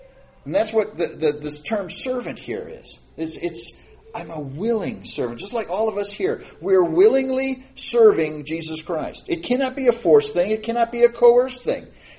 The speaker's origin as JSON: {"language": "English", "region": "Michigan", "country": "United States", "said": "now I'm from Michigan, so, you know, I know how to drive in snow."}